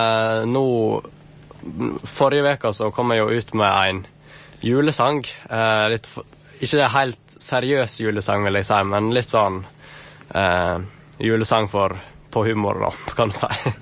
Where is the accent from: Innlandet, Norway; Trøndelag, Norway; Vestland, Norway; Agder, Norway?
Vestland, Norway; accent: Sogn dialect; Det er nok klart at det er ikke alle kanskje som skjønner dialekten min, men jeg tror det er for det meste positivt. Det virker så mange synes at sognadialekten er blant de fineste, faktisk.